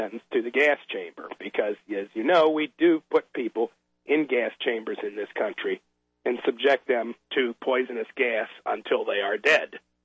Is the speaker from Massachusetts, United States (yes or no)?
no; Pennsylvania, United States; Now, folks, I'm from Pennsylvania, and I had some friends who were active in the Republican Party in Pennsylvania.